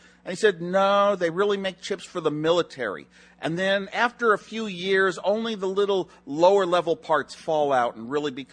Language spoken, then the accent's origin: English; West Coast, United States; I grew up on the West Coast, you know, and I was very distant from the East Coast, and being shy, never really wanted to deal with those East Coasters.